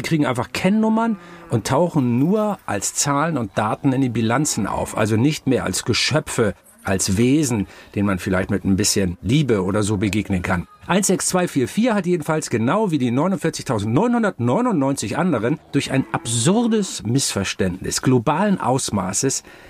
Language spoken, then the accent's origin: German; North Germany, Germany; Als Butsche, so sagt man bei uns in Norddeutschland, als kleiner Junge habe ich gelernt, wie man Euter abwischt